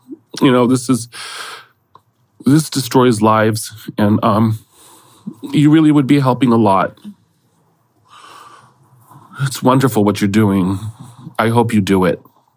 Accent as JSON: {"language": "English", "town": "San Jose", "region": "California", "country": "United States", "said": "I'm from San Jose, California, right outside of San Francisco in the Bay Area."}